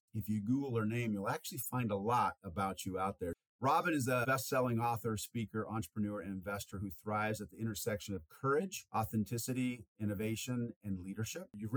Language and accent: English; Eugene, Oregon, United States; So when I was real young, I grew up in Eugene